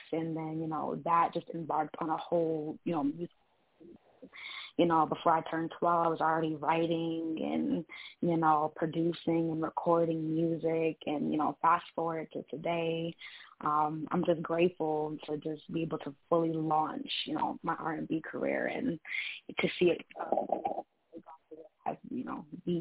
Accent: Bridgeport, Connecticut, United States; So absolutely. I was born and raised in Bridgeport.

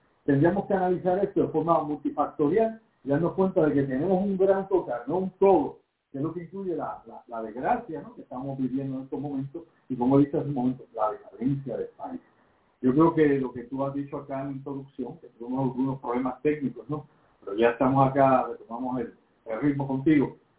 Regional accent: Puerto Rico; no solamente como puertorriqueños, sino como seres humanos

